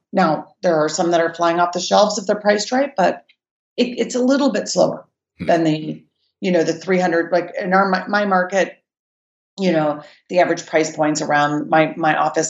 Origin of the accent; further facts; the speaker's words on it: Colorado, United States; moved away as an adult; also born or lived in Detroit, Michigan; Well, actually, I'm from Colorado. So when I graduated from college, I ended up getting this job in Detroit, Michigan.